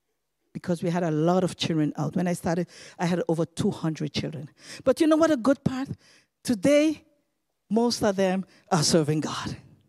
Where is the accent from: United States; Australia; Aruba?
Aruba; I'm from Aruba, by the way